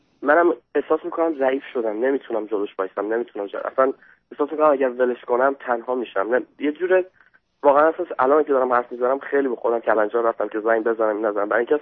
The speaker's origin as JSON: {"language": "Persian", "country": "Iran", "moved": "yes", "said": "من یه سال و نیم 2 سال پیش از ایران اومدم و اینجا خیلی تنها بودم"}